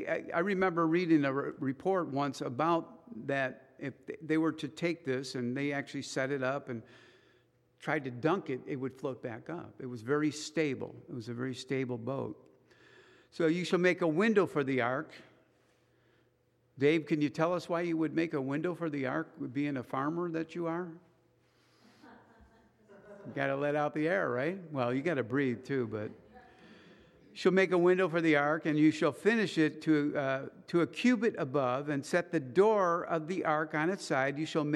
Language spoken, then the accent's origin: English; Missouri, United States; I'm from Missouri, right? You guys know, just show me state.